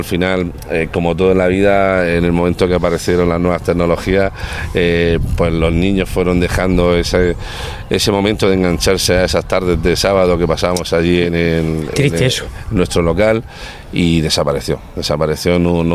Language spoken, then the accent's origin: Spanish; Cartagena, Region of Murcia, Spain; Soy de Cartagena, nací en Cartagena, con un corazón cartagenero total. No soy antimurciano ni tonterías esas extremas que se llevan. No, yo siento mi tierra más que ninguna, y la mía es la mejor ciudad por delante de todas.